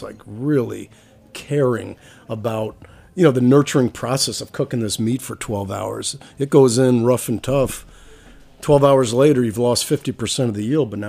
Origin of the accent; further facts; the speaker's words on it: New York, United States; also born or lived in Syracuse; I'm from New York originally, but my family, when we were 13 years old, moved up to Syracuse. And that's where I landed.